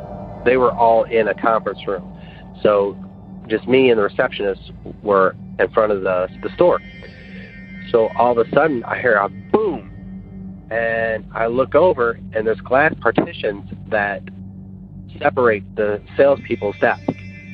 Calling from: Tennessee, United States; I'm calling you from West Tennessee.

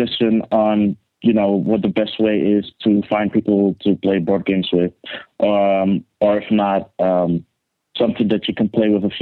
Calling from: Amsterdam, North Holland, Netherlands; I'm calling from Amsterdam, actually.

